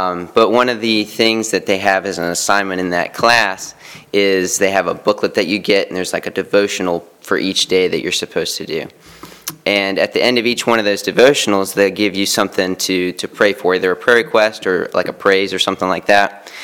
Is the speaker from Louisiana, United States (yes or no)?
no; Juneau, Alaska, United States; So I was born in 1995 in Juneau, Alaska, to a missionary family. And as a result of that, I kind of grew up in church